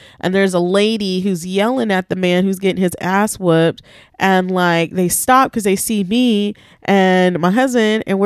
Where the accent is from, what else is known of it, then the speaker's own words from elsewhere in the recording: Merced, California, United States; So I grew up in Merced. I'm from Merced. Okay. Originally. Born and raised, 209, baby. And no, it's not the fucking Bay Area.